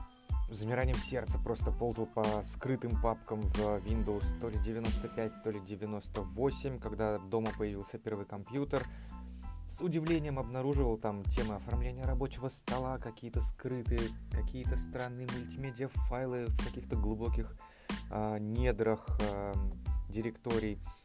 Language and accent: Russian; Saint Petersburg, Russia; Я вообще родом из Санкт-Петербурга, но сейчас переехал в другое место жительства.